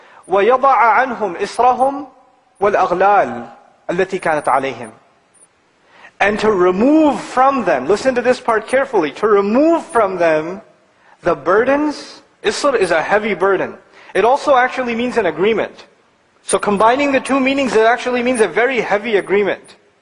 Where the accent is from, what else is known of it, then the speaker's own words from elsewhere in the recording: Pakistan; I'm from Pakistan originally, and this is a problem in Pakistan